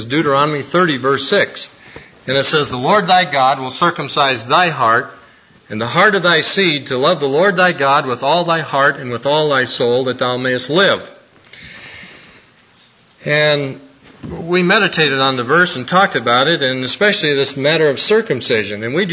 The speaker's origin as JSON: {"language": "English", "region": "Illinois", "country": "United States", "said": "Nancy's from Pittsburgh, I'm from Illinois."}